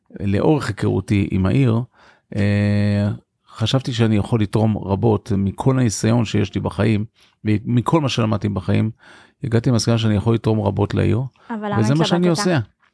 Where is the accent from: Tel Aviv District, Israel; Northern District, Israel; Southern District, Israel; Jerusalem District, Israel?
Tel Aviv District, Israel; Givatayim; אני למעשה גדלתי בגבעתיים.